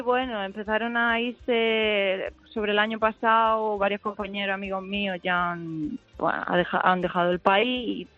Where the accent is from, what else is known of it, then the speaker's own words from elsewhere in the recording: Águilas, Region of Murcia, Spain; now in Southampton, United Kingdom; Pues yo soy de Murcia, de un pueblo que se llama Águila.